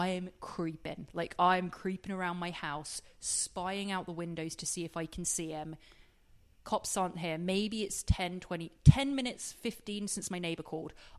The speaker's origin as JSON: {"language": "English", "region": "England", "country": "United Kingdom", "said": "Four, I'm English."}